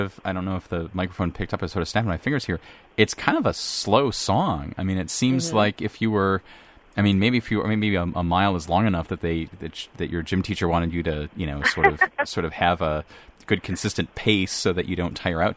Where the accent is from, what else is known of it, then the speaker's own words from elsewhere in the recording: Cleveland, Ohio, United States; I was growing up in Cleveland, Ohio, where as I like to say, everybody bowls.